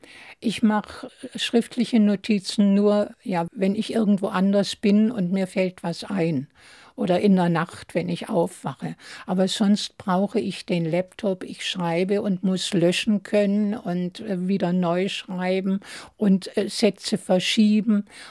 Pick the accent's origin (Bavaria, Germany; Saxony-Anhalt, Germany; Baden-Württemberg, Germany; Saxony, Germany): Baden-Württemberg, Germany; Es ging damals darum, dass bei uns im Schwarzwald marokkanische Truppen eingefallen sind und die Frauen vergewaltigten.